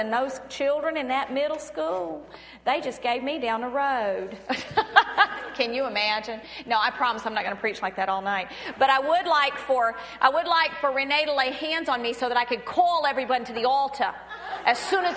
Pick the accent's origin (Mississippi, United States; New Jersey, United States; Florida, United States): Florida, United States; Pensacola; You see, I grew up in North Florida. I am a Florida native, but I grew up in Pensacola, and we think that we are a whole separate state up there.